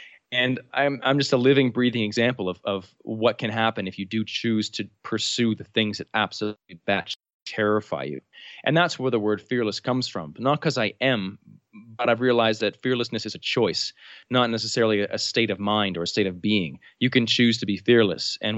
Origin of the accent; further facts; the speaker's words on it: New Brunswick, Canada; I'm Canadian, from the province of New Brunswick, which is right above Maine in Canada.